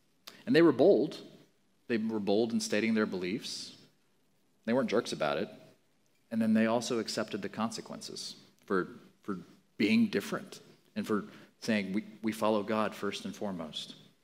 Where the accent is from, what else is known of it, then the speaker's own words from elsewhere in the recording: Mozambique; now in United States; One of the beautiful things I love about being an American, because I grew up in Mozambique, where democracy is kind of, it's just a show in large part.